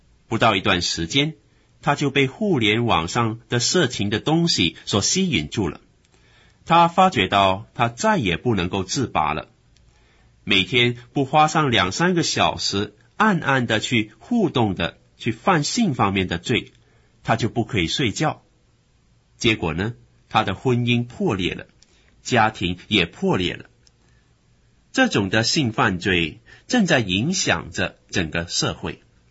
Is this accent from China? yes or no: yes; China; 我们中国人的俗语有说，祸从口出，这句话说得很有道理。